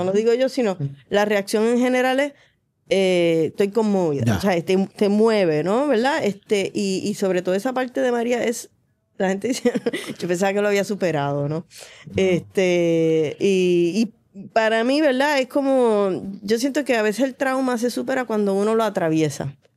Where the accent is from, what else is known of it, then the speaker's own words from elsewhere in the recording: Puerto Rico; Y yo soy puertorriqueña y he visto muchos momentos de nuestra historia.